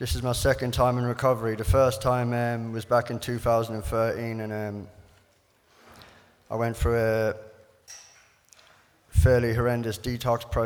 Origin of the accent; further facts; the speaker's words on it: Ireland; And then a year later, we went back to Ireland